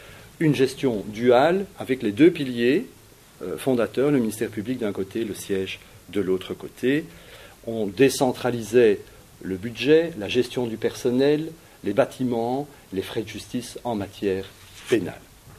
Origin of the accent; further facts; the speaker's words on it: Belgium; En tout cas, chez nous, en Belgique, il est vraiment d'actualité.